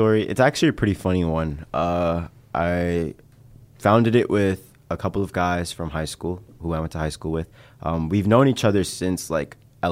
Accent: Brooklyn, New York, United States; I'm a senior at DePaul, double majoring in computer science and Japanese studies. Born and raised in Brooklyn.

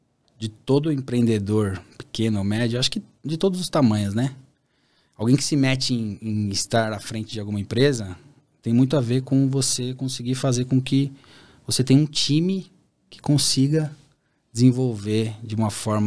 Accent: São Paulo, Brazil; born there; natural de quem vem da periferia de São Paulo, né? Nasci no Campo Limpo, aqui em São Paulo

